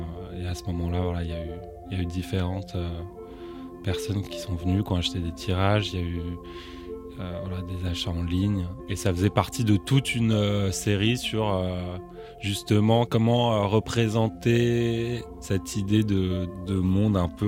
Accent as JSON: {"language": "French", "town": "Paris", "region": "Île-de-France", "country": "France", "tie": "born there", "said": "Je vis et je travaille et je suis né à Paris."}